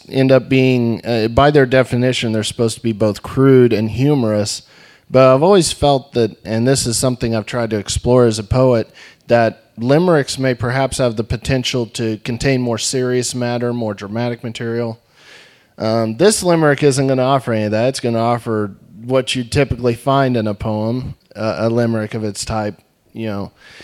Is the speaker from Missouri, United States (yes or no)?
yes; Springfield, Missouri, United States; I'm originally from Springfield and moved up here a couple years ago.